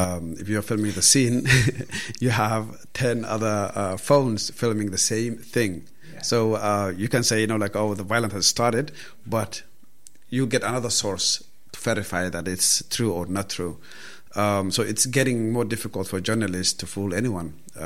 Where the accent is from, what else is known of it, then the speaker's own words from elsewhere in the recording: Netherlands; I grew up in Holland. And at the age of 14, I used to hate going to school